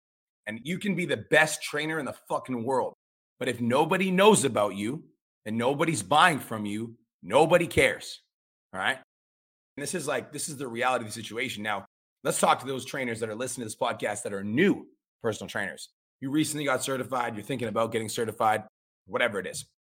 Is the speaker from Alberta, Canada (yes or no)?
yes; Calgary, Alberta, Canada; there were trainers where I grew up in Calgary, it was really competitive.